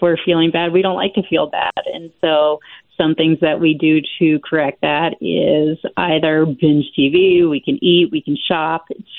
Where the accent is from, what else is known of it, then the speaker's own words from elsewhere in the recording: Pennsylvania, United States; but I grew up in Pennsylvania, so I'm very familiar with Penn